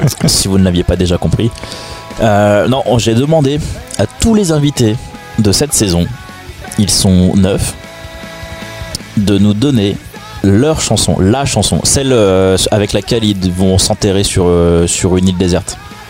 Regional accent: Poland; Et moi je suis polonais.

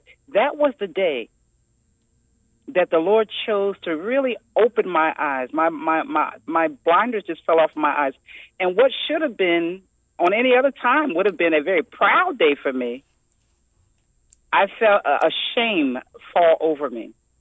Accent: New Jersey, United States; I grew up in a small community in New Jersey near Trenton. In that area, I grew up in a Christ-centered home.

